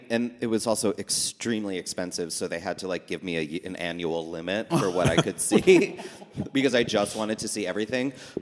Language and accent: English; West Orange, New Jersey, United States; West Orange, New Jersey.